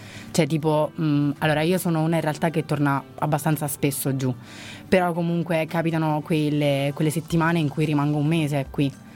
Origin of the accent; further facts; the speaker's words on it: Abruzzo, Italy; Sono dell'Abruzzo, sono di un paesino in provincia di Chieti